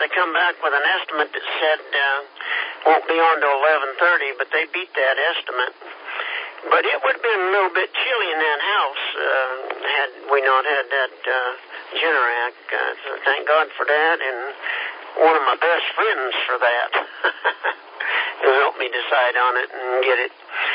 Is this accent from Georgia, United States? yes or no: no; Kansas, United States; I'm from Kansas.